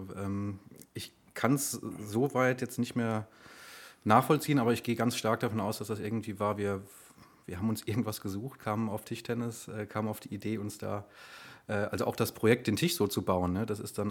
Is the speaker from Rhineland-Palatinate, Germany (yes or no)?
yes; Rheinböllen, Rhineland-Palatinate, Germany; Also Rheinböllen ist mein Heimatort. Die Schule ist in Simmern gewesen, circa 13-14 Kilometer Entfernung.